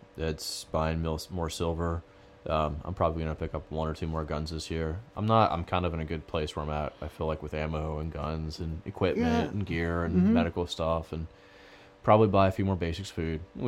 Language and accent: English; Chicago, Illinois, United States; Yeah, I'm from Chicago.